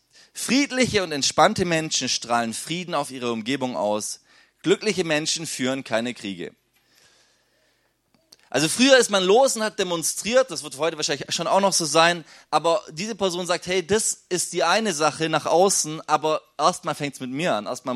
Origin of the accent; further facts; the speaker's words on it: Germany; So ist ja mal interessant, mal von außen auf uns zu schauen, auf uns als Deutsche. Da redet man von der German Angst.